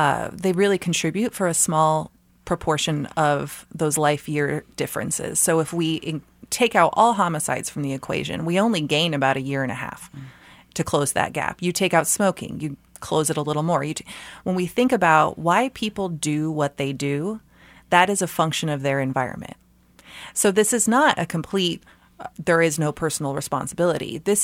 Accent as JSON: {"language": "English", "region": "California", "country": "United States", "tie": "born or raised there", "said": "I grew up in California, where there's a lot of people who are of mixed descent."}